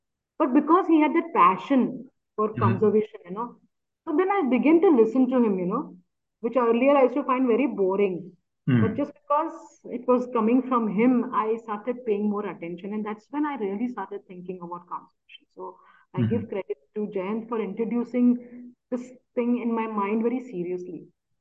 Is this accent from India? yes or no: yes; Mumbai, Maharashtra, India; Maybe they connected me with him because I was also from Mumbai.